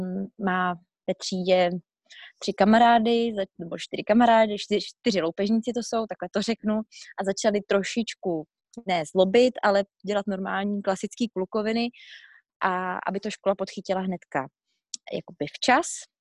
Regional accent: Bohemia, Czechia; protože jsem z Čech na to vůbec jako zvyklá nebyla

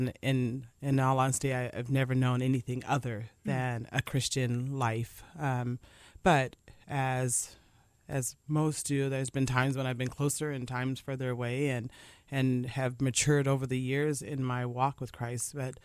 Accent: Lancaster, California, United States; born or raised there; also born or lived in Los Angeles

